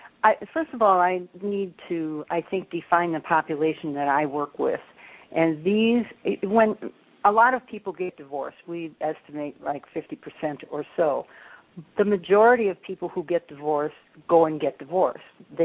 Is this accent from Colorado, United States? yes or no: no; Wisconsin, United States; now in Illinois, United States; I am from Wisconsin, but I've been here in Illinois longer than I lived in Wisconsin.